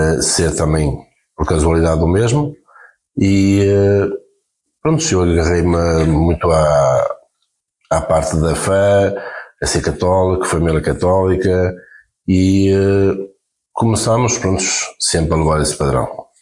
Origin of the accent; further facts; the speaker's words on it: Póvoa de Varzim, Porto, Portugal; porque eu não faço diferença, sou poveiro, mas a nossa classe pescatória é Brais, Póvoa e Vila do Conde.